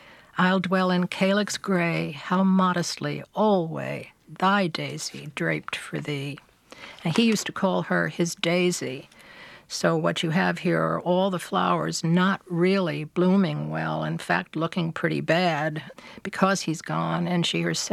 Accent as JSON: {"language": "English", "town": "Manhattan", "region": "New York", "country": "United States", "tie": "born or raised there", "said": "I would never have known because I grew up in Manhattan."}